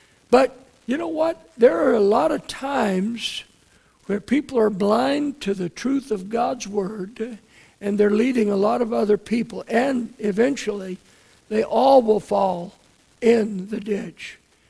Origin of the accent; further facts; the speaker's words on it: San Leandro, California, United States; Now, the only one that I know of that was possibly about as good was the one I grew up with in San Leandro.